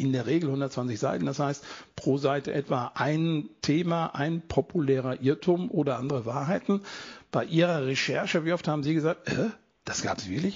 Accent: Mönchengladbach, North Rhine-Westphalia, Germany; Ich bin groß geworden in Bökelberg, habe dort meine Kuttenträgerzeiten in der Kurve verbracht

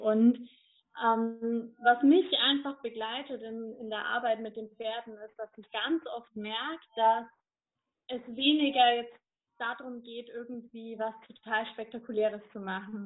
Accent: Bavaria, Germany; Ich komme aus der Region Nürnberg-Fürth-Erlangen

